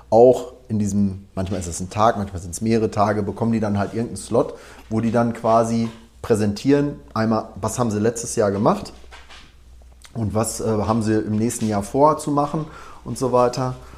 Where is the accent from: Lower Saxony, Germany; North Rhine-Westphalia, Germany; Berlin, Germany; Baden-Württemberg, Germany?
North Rhine-Westphalia, Germany; Wie man das so bei uns im Ruhrgebiet macht.